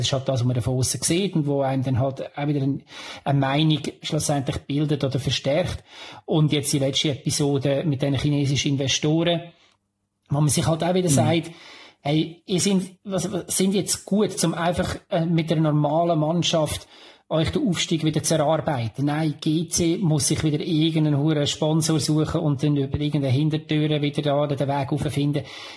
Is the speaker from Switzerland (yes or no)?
yes; Lucerne, Switzerland; Wir haben das als Luzerner mehr als eines erlebt